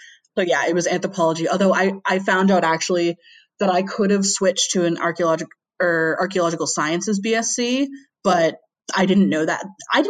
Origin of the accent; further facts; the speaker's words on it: Boston, Massachusetts, United States; also born or lived in New York; now in United Kingdom; because Boston and growing up in Boston and being in New York quite a lot, I have like a very like Northeast upbringing, and that's like my cultural upbringing in the US. And now I live in the Northeast of England.